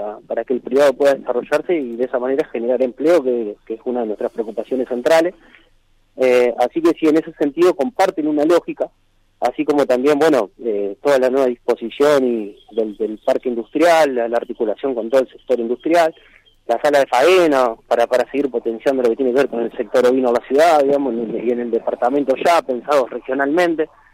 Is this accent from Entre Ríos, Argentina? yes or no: yes; Gualeguaychú, Entre Ríos, Argentina; Que cuando salimos a decir orgullosos en todos lados que somos de Gualeguaychú